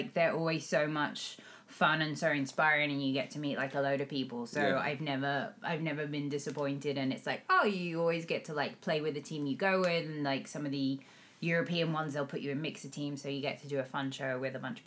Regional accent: London, United Kingdom; We hail from London.

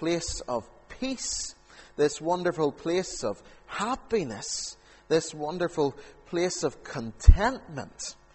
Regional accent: Castledawson, Northern Ireland, United Kingdom; my childhood days growing up in Meola Avenue in Castle Dawson

